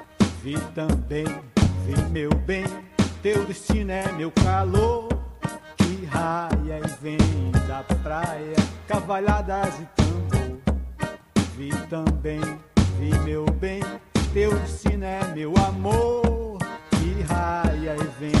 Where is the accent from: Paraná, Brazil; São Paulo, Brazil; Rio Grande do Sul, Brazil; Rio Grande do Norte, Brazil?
São Paulo, Brazil; Eu sou de São Paulo.